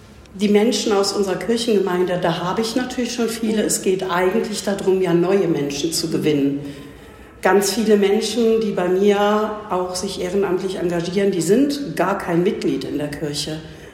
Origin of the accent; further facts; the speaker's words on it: Solingen, North Rhine-Westphalia, Germany; Und geboren in Solingen und war auch immer in Solingen, bin nie aus Solingen weggegangen.